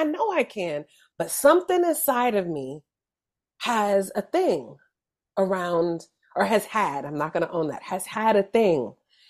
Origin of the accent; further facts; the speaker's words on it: California, United States; And I'm from the Bay. We're from the Bay, where if you don't know the history of the Panthers, it's easy for people to think, oh, you guys grew up in California and there wasn't that level of racism.